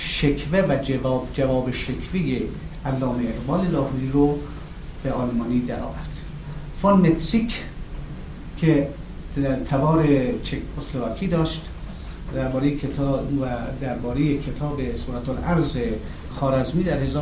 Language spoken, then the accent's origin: Persian; Kerman, Iran; also born or lived in Darmstadt / Hanover; در 1321 در کرمان متولد شدم و در 1339 از مدرسه پهلوی آن روز کرمان دانش آموخته شدم.